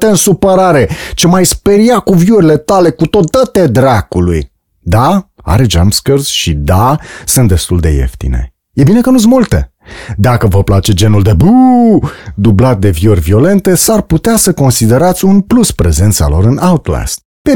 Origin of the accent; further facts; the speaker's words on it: Dumbrăvița, Brașov County, Romania; drumul de la ieșirea din satul meu natal, Dumbrăvița.